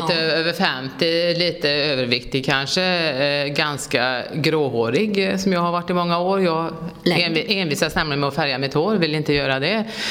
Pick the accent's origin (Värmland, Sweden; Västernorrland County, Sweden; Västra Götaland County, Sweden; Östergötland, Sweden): Västra Götaland County, Sweden; jag är född och uppväxt i Dalsland och lite sån här naturmänniska